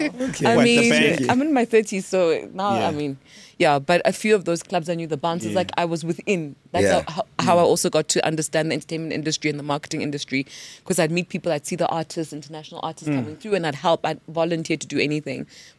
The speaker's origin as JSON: {"language": "English", "country": "India", "said": "We're like Indian people. We're very strict on what you can study, blah, blah, blah."}